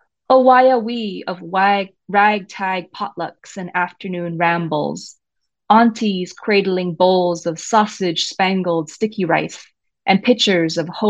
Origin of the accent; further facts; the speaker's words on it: Hawaii, United States; So I grew up in Hawaii, beautiful island called Paradise